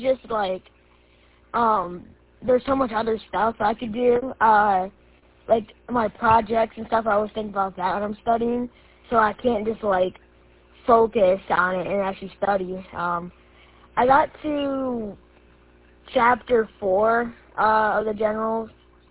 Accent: Michigan, United States; And I am from Emily City, Michigan.

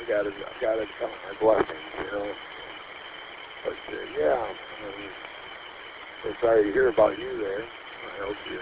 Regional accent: Saginaw, Michigan, United States; also born or lived in Texas; I said I moved back from Texas. I'm from Saginaw. I moved to Texas, and I got in a real bad car accident, and I decided I'd rather come back here and be around family and friends

